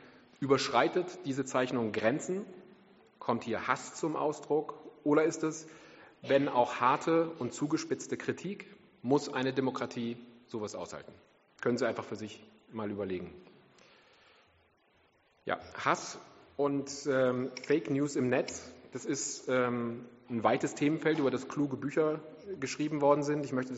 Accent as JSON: {"language": "German", "region": "North Rhine-Westphalia", "country": "Germany", "said": "ich bin Münsterländer. Das ist die besonders nüchterne Variante des Westfalen und uns bringt normalerweise nicht allzu viel aus der Ruhe."}